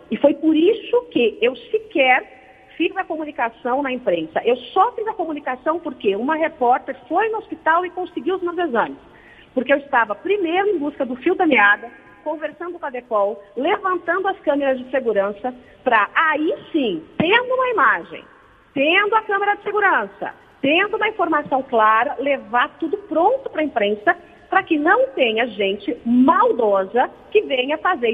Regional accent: São Paulo, Brazil; como eu sou de São Paulo

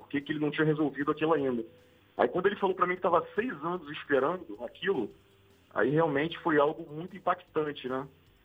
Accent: Rio de Janeiro, Brazil; Eu sou da região de Campo Grande, né, na Zona Oeste do Rio

